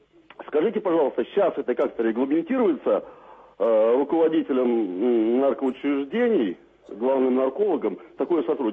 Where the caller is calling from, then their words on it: Tomsk, Tomsk Oblast, Russia; я звоню из Сибири, из Томска.